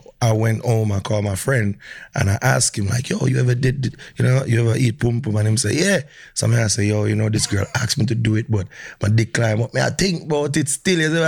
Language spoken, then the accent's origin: English; Jamaica; because if you put yourself like, yo, I'm from Jamaica, you know, I'm not supposed to do certain things.